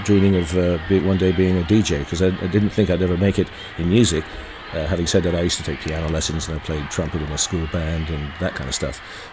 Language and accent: English; Victoria, British Columbia, Canada; born there; Well, I was born in Victoria, in British Columbia, on Vancouver Island. So I was born on an island in the Pacific. I was one of three children in the household.